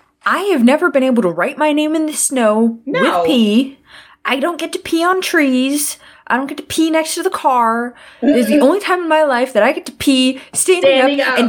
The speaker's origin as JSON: {"language": "English", "region": "Florida", "country": "United States", "tie": "born or raised there", "said": "But I grew up in South Florida on the water."}